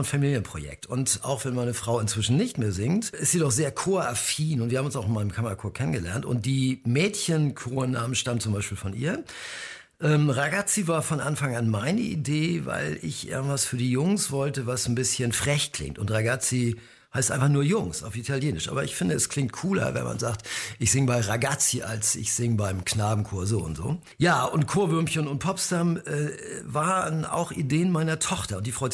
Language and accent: German; Uetersen, Schleswig-Holstein, Germany; Ja, ich bin aufgewachsen in Uetersen, das ist eine Kleinstadt in der Nähe von Hamburg in Schleswig-Holstein.